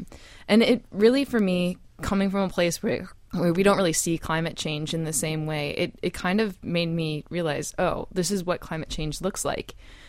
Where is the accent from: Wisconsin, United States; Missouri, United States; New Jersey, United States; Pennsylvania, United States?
Wisconsin, United States; Yeah, so I am from Wisconsin, recent transplant.